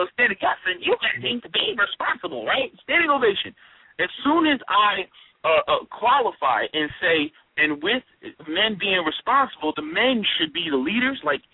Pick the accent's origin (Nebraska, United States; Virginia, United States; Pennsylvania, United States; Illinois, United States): Pennsylvania, United States; Philadelphia; I'm from Philadelphia, and there's a school in Philadelphia